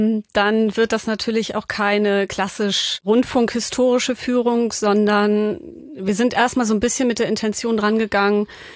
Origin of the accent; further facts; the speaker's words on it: Hamburg, Germany; Also ich bin Hamburgerin